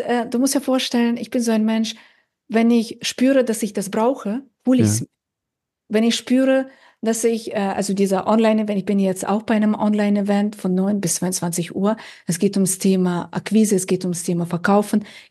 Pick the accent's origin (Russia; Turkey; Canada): Russia; now in Germany; ich bin ja nicht in Deutschland geboren, ich komme ja aus Russland und ich habe ganz viel in der Natur verbracht. Wir haben Berge in einem Tal gewohnt, also sehr idyllisch